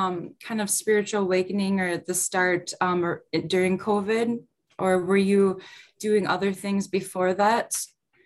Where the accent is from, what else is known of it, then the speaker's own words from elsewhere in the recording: Sauk Rapids, Minnesota, United States; Yeah, weird. Okay, so I'm 32 years old. I was born and raised in Sauk Rapids, Minnesota.